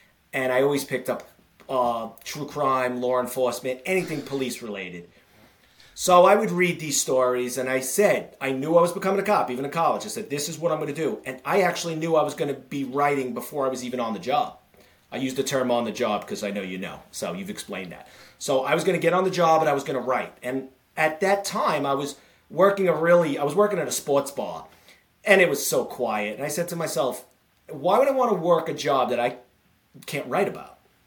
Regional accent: New York, United States; Yeah, I grew up in Queens, New York, and I grew up in a neighborhood that a lot of cops turned out of this area in Queens.

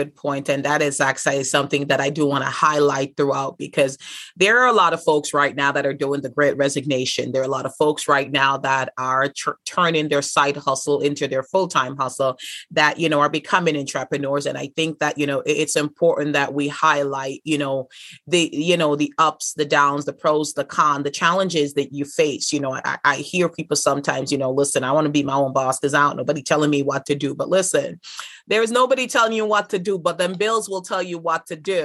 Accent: Jamaica; growing up in Jamaica, growing up with Jamaican parents.

